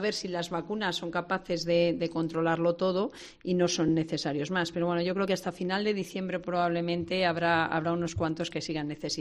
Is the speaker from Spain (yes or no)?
yes; Spain; somos muchos los españoles